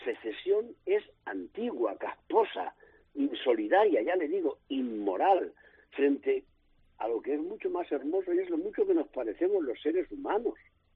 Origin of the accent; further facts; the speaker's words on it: Castilla-La Mancha, Spain; Y es verdad que la autonomía es de lo mejor que le ha ocurrido a mi tierra en siglos. Pero aquel café para todos, sin que, por ejemplo, en Castilla-La Mancha nadie pidió autonomía